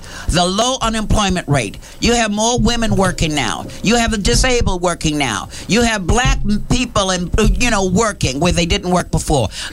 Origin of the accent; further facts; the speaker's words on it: New York, United States; I was raised in Harlem.